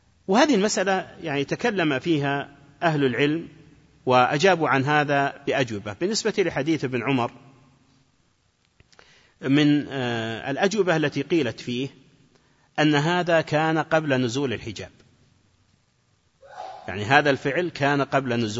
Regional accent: Najd, Saudi Arabia; فيجعلون أحواضا صغيرة تسمى عندنا في نجد القرو

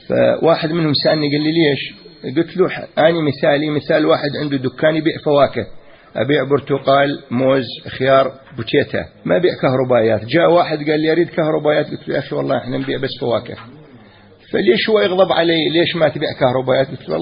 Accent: Iraq; الكذب بالمحكمة حلال عندنا بالعراق مفهوم

